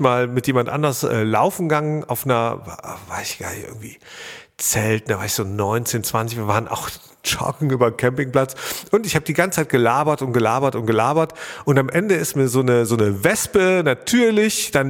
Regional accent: Rhineland, Germany; now in Berlin, Germany; Ich bin ja Rheinländer, schon ewig in Berlin, aber Rheinländer.

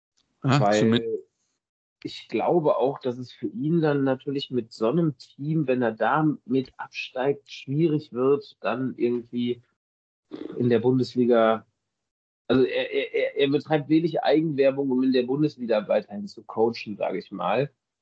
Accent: North Rhine-Westphalia, Germany; Ich komme halt aus dem Bergischen. Ne? Also jahrelang im Bergischen Kreis Handball gespielt, meine Jugendzeit dort größtenteils verbracht.

